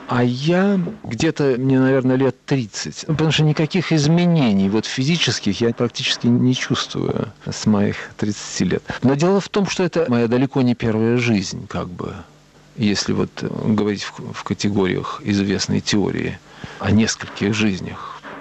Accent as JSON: {"language": "Russian", "region": "Moscow", "country": "Russia", "tie": "born or raised there", "said": "Мне совершенно нечего делать в городе большом, хотя я вырос в Москве. Но я никогда с Москвой не мог ужиться."}